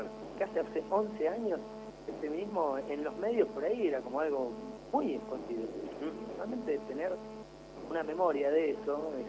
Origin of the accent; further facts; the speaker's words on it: Ituzaingó, Buenos Aires Province, Argentina; Yo que vengo, en realidad vengo de Ituzaingó